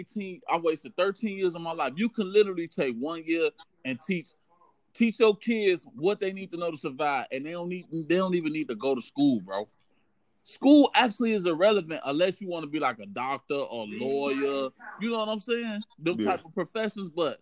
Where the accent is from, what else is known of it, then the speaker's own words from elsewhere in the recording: Chicago, Illinois, United States; I think it's all about how we grew up, man. Because, you know, man, growing up in Chicago, bro, like